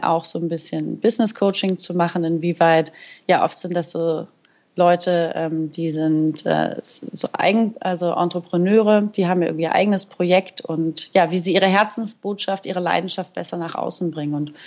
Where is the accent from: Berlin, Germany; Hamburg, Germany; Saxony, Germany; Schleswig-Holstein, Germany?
Hamburg, Germany; Ich komme aus Hamburg